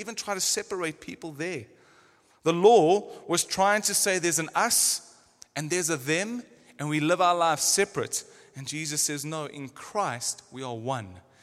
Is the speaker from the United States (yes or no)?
no; South Africa; now in London, United Kingdom; That me as a South African would be petrified